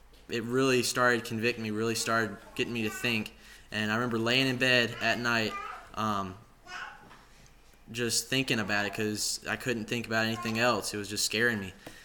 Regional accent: Chapel Hill, Tennessee, United States; Like I said, I'm from Chapel Hill, Tennessee.

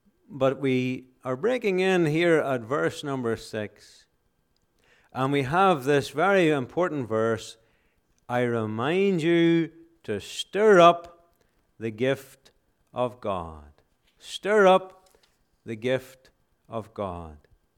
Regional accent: Ireland; growing up in Ireland, that was one thing that we were accustomed to seeing, was an open fire.

